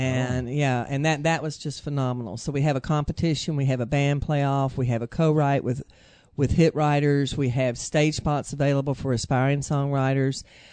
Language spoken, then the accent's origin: English; Johnson City, Tennessee, United States; also born or lived in Kingsport; I'm an East Tennessee girl. I grew up in Johnson City, Kingsport, Tri-Cities area, where they got picking and singing up in those mountains everywhere.